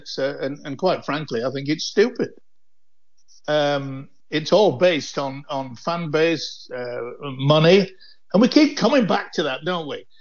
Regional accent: Dewsbury, Yorkshire and the Humber, United Kingdom; They were born and bred, all the family, in my hometown, Dewsbury.

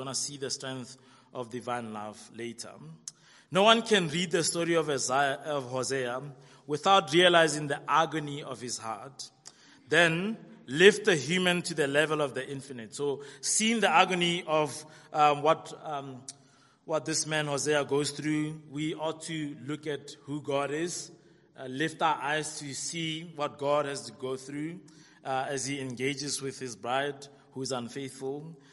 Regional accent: South Africa; Now, we are South African.

